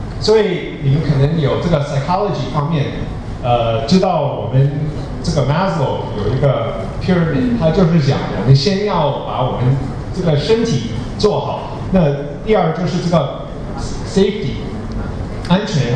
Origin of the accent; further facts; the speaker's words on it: United States; Chinese is a second language; 我的国语讲得不太好，我是美国出生长大的所以先抱歉